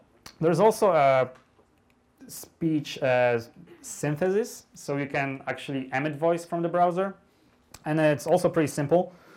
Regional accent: Poland; I can say, for example, Polish. I'm from Poland.

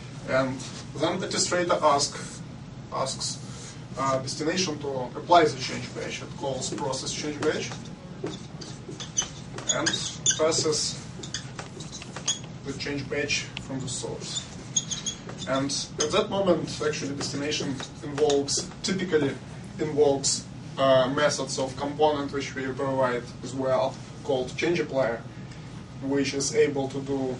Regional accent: Belarus; English is a second language; now in United States; I'm from Belarus.

